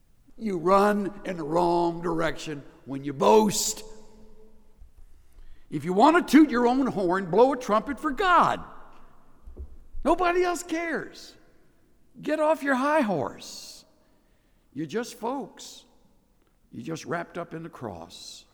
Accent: El Campo, Texas, United States; Me, I'm from the great metropolis of El Campo. Woo! Great White Way. Right down the road from Rosenberg, Bay City, Wharton.

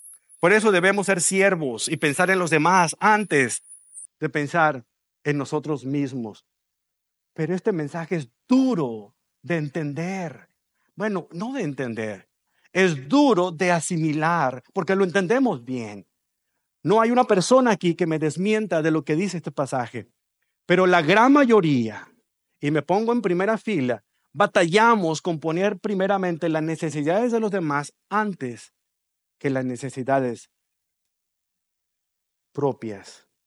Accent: Mexico; cuando estamos afuera gritamos que somos bien mexicanos

